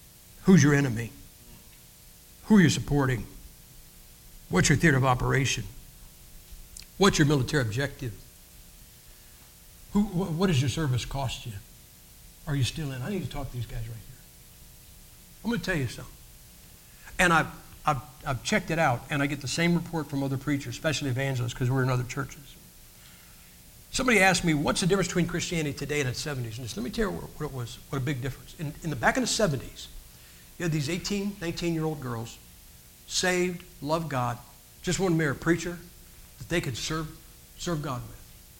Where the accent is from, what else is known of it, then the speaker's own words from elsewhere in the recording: Massillon, Ohio, United States; Now, I'm from Massillon, Ohio. Guys, Massillon, Ohio is where pro football got its start. Our high school stadium seats 24,000 people.